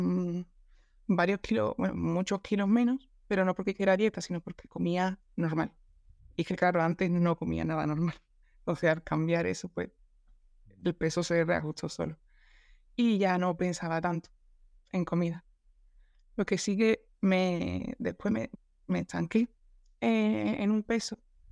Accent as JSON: {"language": "Spanish", "region": "Andalusia", "country": "Spain", "said": "yo soy de un pueblo de Cádiz, tengo 28 años."}